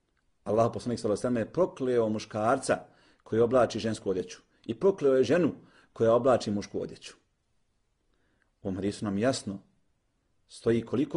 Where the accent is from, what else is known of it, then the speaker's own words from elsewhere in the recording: Bosnia & Herzegovina; Mi smo Bosanci i tim se ponosimo. Živimo u Europi